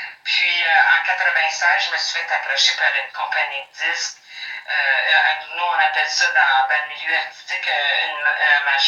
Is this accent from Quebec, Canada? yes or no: no; Orléans, Ontario, Canada; Hey, moi, je suis franco-ontarienne. Alors, je suis native d'un petit village d'Orléans, qui est à peu près 7 km de la capitale d'Ottawa.